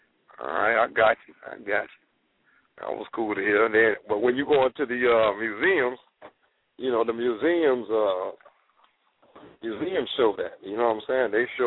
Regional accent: Puerto Rico; born there; I mean, yeah, I was born here in Puerto Rico

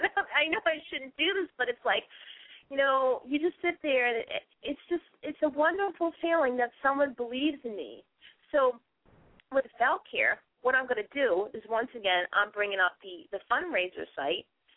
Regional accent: Massachusetts, United States; accent: Boston; I don't want to get rid of my Boston accent.

